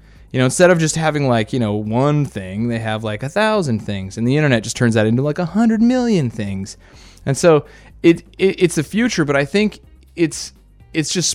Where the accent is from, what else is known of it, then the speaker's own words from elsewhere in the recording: Los Angeles, California, United States; Like, when you say iconic, you got to understand, I come from Los Angeles.